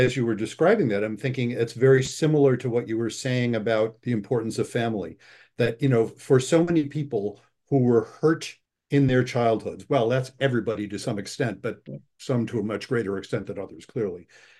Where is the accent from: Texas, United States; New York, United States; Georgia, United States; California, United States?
New York, United States; Buffalo; I grew up in Buffalo, by the way.